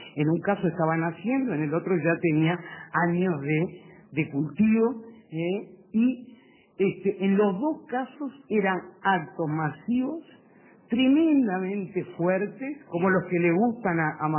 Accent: Uruguay; mi identidad nacional como uruguaya.

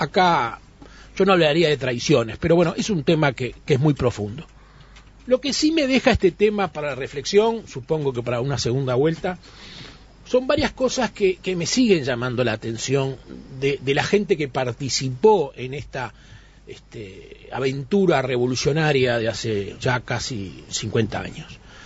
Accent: Uruguay; me gustaría como uruguayo

